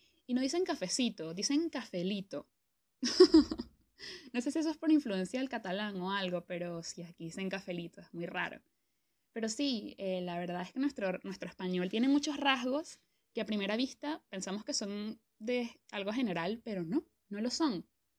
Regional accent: Venezuela; accent: Venezuelan; now in Spain; nos damos cuenta de tantas vainas que pensamos que son del español general, que en realidad son de nuestro dialecto venezolano.

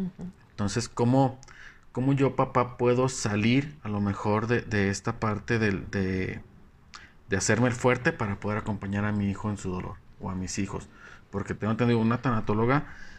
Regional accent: Mexico; Y es que es algo que tenemos muy arraigado como mexicanos, creo.

